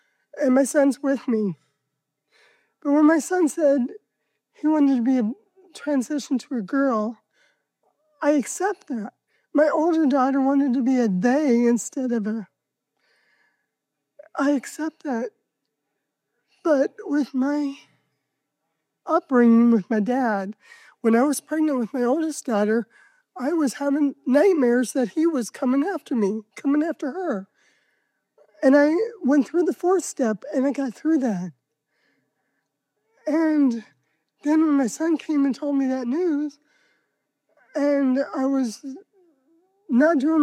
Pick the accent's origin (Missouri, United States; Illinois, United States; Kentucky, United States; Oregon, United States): Oregon, United States; from Oregon.